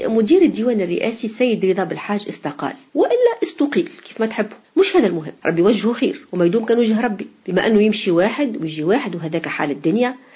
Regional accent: Tunisia; accent: Tunisian; يعني بلهجتنا التونسية الحلوة

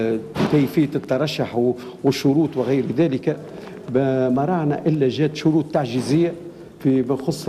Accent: Tunisia; ذكرنا بالديكتاتورية اللي كانت عندنا في تونس

